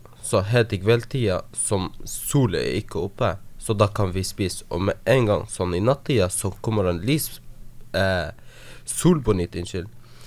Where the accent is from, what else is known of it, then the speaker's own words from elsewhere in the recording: Myre, Nordland, Norway; vi er fra Myre egentlig